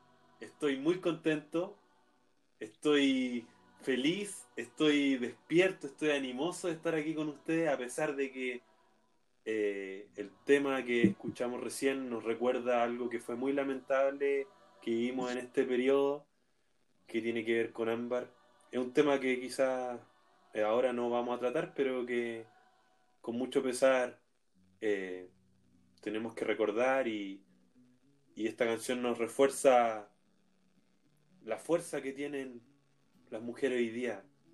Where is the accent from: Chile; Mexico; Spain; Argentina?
Chile; no solamente en nuestra historia, que llevamos solamente como chilenos 200 años